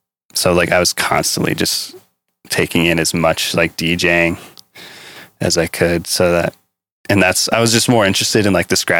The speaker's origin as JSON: {"language": "English", "town": "Bozeman", "region": "Montana", "country": "United States", "tie": "born or raised there", "said": "Like Bozeman area, a really small town of like 1,000 people total."}